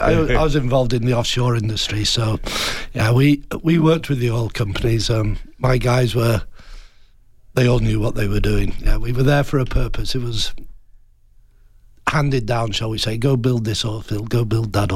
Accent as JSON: {"language": "English", "region": "Yorkshire and the Humber", "country": "United Kingdom", "lives_now": "United States", "said": "They don't use our accent. So everybody thinks I'm either an Australian or a Kiwi. I'm neither. North of England, Yorkshire, to be precise. We've been here in the US for 12 years now."}